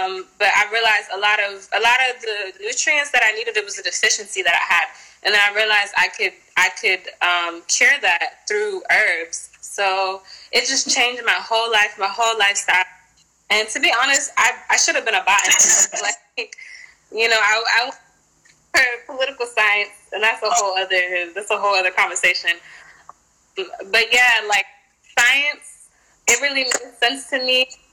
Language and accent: English; Boston, Massachusetts, United States; And I'm from Boston. I'm from Roxbury.